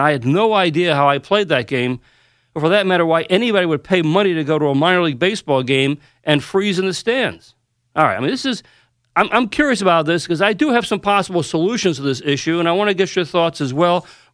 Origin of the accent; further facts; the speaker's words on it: New York, United States; I grew up here in New York, and as much as I loved baseball, I absolutely hated playing or coaching when the temperature dipped below 50